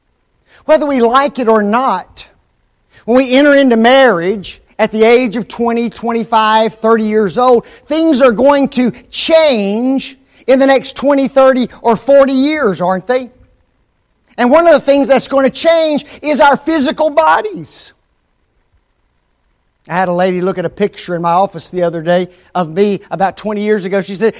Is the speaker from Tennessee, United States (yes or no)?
yes; Memphis, Tennessee, United States; I grew up 24 years in Memphis. And I've only been back there as far as living maybe for about 2 or 3 years since then.